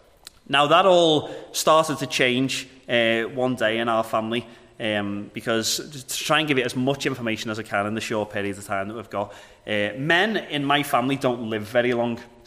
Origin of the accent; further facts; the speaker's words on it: Liverpool, North West England, United Kingdom; moved away as an adult; now in Northern Ireland; I am originally from Liverpool. I moved over here in 2012. My wife's from over here.